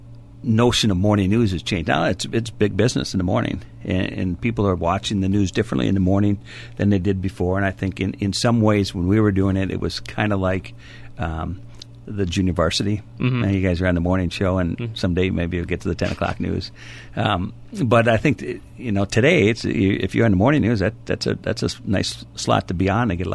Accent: Edina, Minnesota, United States; Yeah, I grew up in the Edina area. I went to school at Edina East High School and then down to the college at Minnesota State Mankato.

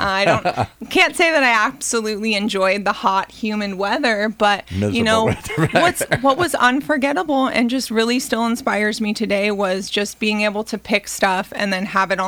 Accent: California, United States; But for me, growing up in California meant growing up with an absolute ton of sunshine and time spent outside.

